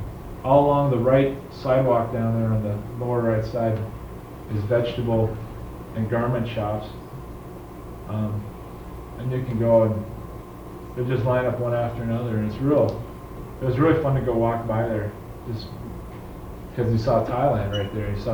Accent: United States; Being an American, I automatically had money, which put me on a fairly high status level.

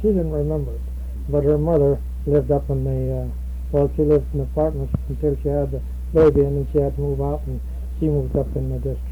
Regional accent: Montana, United States; And it's like I was raised in Montana.

